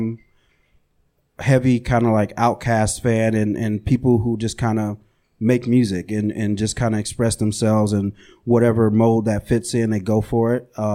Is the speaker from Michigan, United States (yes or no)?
yes; Flint, Michigan, United States; I'm from Flint and I went to like local things there